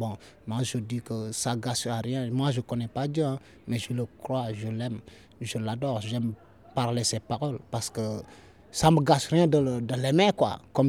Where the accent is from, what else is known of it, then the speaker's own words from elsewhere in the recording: Diourbel, Senegal; born there; Je suis né à Djourbel dans la ville de Cheikh Ahmadou Bamba Khadim Ressol.